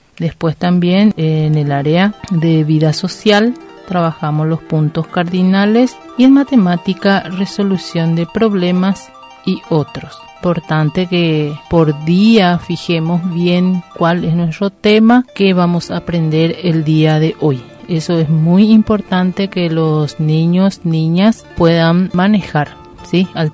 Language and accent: Spanish; Paraguay; Nosotros como paraguayos y paraguayas tenemos varias costumbres y varias tradiciones que seguimos haciendo.